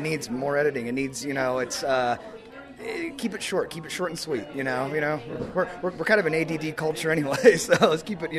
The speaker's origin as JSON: {"language": "English", "region": "Kansas", "country": "United States", "lives_now": "Las Vegas, United States", "said": "I'm actually from Kansas, but all my stuff is in Vegas right now, so yeah."}